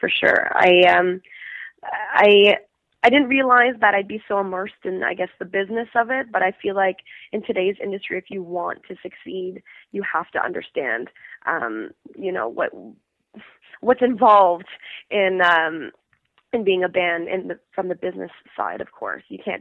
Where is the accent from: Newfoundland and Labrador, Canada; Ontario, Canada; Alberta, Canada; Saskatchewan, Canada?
Ontario, Canada; Ottawa; I grew up in Ottawa